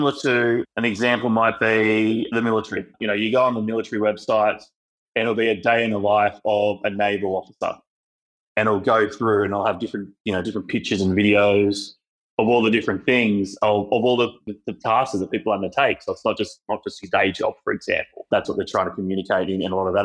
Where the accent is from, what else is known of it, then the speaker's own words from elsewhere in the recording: Canberra, Australian Capital Territory, Australia; And especially, I'm from Canberra. People in Canberra do not understand threat.